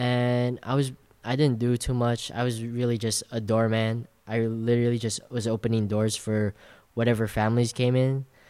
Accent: California, United States; So I'm from SoCal.

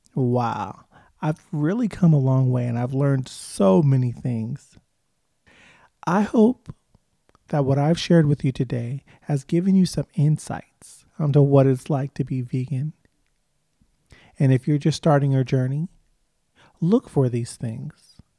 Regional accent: United States; Growing up in America, we are all influenced by fad diets.

